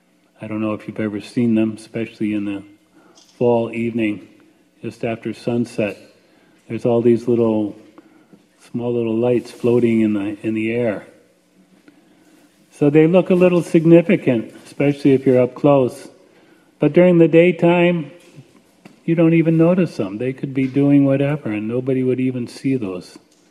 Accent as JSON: {"language": "English", "region": "Michigan", "country": "United States", "tie": "born or raised there", "said": "I know I was born and raised up in Michigan, so we would have snow for a certain part of the year."}